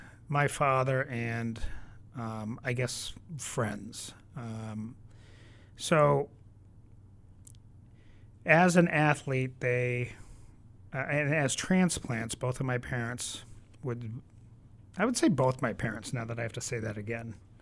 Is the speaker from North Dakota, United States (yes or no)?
no; Canton, Massachusetts, United States; Okay, so I was born in Brookline. And about 2 years old, we moved to Canton, Massachusetts, where my parents still reside.